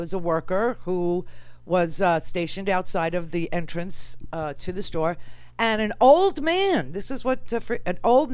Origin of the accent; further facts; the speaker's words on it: New York, United States; I'm from New York. I understand that, you know, people need the trains.